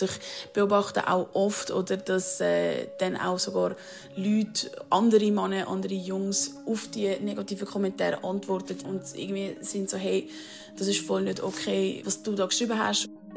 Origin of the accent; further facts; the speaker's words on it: Zurich, Switzerland; ich bin 25 und ich komme aus Zürich.